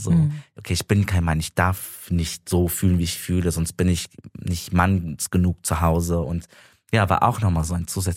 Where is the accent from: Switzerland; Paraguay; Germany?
Germany; weil ich auch hier in dieser, meine Heimat Deutschland geboren und aufgewachsen bin, mich aber nie dazugehörig gefühlt habe.